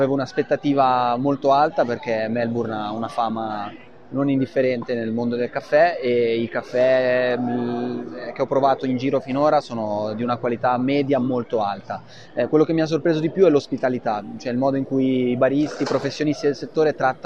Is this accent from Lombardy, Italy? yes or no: yes; Milan, Lombardy, Italy; ho 29 anni e sono di Milano.